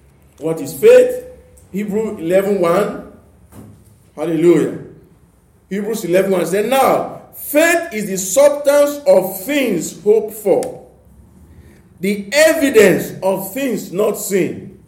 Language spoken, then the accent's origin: English; South West Nigeria, Nigeria; You know, when we were growing up in Yoruba land, and they said that you have to choose one.